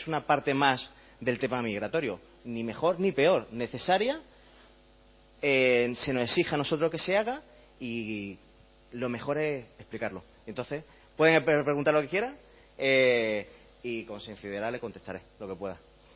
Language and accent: Spanish; Melilla, Spain; Yo soy de Melilla, he nacido, me he criado, conozco el tema